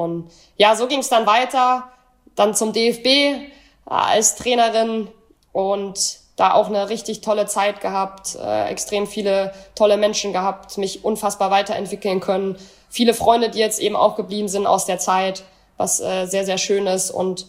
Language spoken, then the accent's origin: German; Dresden, Saxony, Germany; born there; Wahrscheinlich mein Alter, 32. Gebürtig aus Dresden.